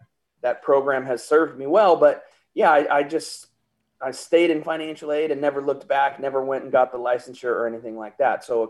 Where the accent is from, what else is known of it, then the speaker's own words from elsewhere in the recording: Sacramento, California, United States; So I moved back to Sacramento, which is where I grew up in the Sacramento region.